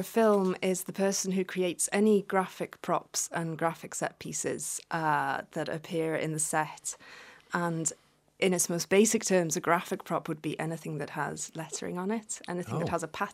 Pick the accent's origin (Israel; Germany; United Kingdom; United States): United Kingdom; Wales; now in Dublin, Ireland; I'm from Wales originally, and my mum is from Galway.